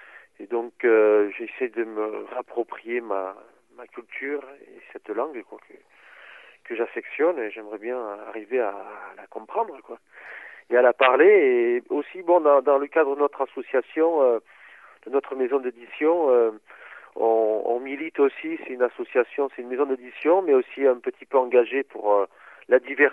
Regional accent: Mauléon, Nouvelle-Aquitaine, France; born there; je suis né à Mauléon. Et bon, malheureusement, mes parents n'ont pas appris le basque. Mes grands-parents n'ont pas parlé le basque à ma mère.

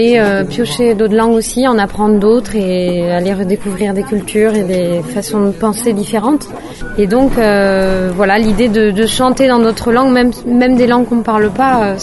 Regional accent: Brittany, France; Alors moi, je viens de Bretagne et j'ai grandi avec le breton.

